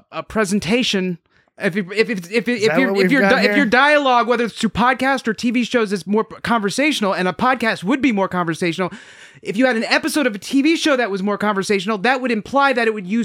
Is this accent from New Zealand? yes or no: no; United Kingdom; I'm British, I'm gonna skank.